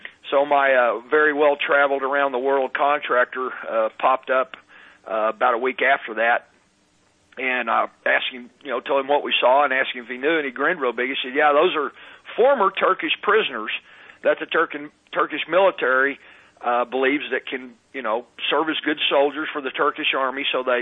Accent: Texas, United States; I'm from Texas, and I can't even change my accent.

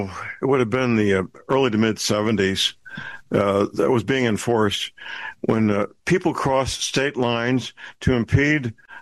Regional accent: St. Louis, Missouri, United States; Of course, St. Louis, Metro St. Louis is my hometown.

